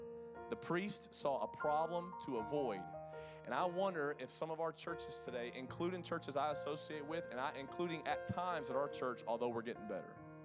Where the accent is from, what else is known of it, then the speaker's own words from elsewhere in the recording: Athens, Georgia, United States; when I was growing up in Athens, Georgia, he was coming to our youth group